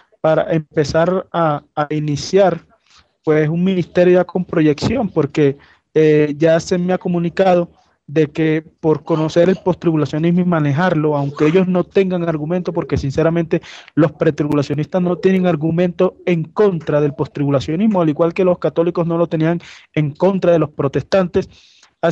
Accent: Valledupar, Cesar, Colombia; Empecé en una congregación en mi ciudad natal, que es Valledupar.

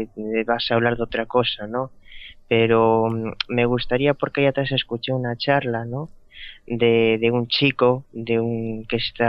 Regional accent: Vigo, Galicia, Spain; Yo soy de Vigo

